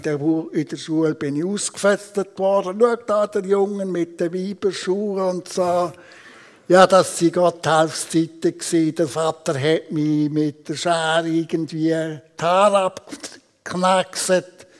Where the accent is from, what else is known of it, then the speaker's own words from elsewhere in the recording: Bern, Switzerland; Ja, kurz, ich bin im Emmental aufgewachsen. Vor 67 Jahren.